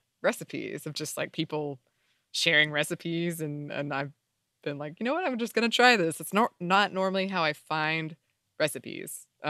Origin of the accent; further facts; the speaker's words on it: Minnesota, United States; I grew up in Minnesota and have never heard of it either. So it's a pretty local thing.